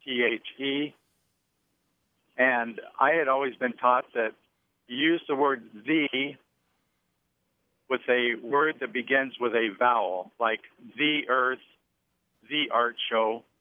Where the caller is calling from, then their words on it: Palm Desert, California, United States; I'm calling from Palm Desert, California.